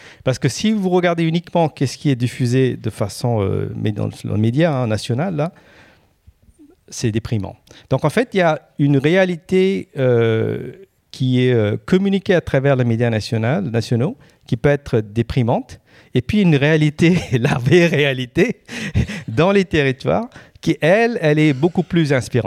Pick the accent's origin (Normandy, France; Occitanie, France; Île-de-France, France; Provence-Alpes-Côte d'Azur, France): Île-de-France, France; Paris; moved away as an adult; now in Lyon, France; Donc, c'est pour ça que moi, j'ai quitté Paris. Hein, je suis très parisien. J'ai quitté Paris il y a 2 ans pour aller vivre dans les provinces, dans les territoires à travers la France. J'habite maintenant à Lyon.